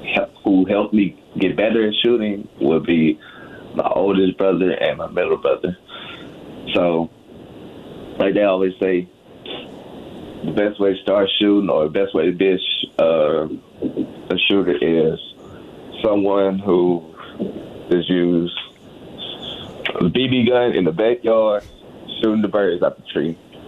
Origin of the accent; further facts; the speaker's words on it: Slaughter, Louisiana, United States; I'm from Slaughter, Louisiana.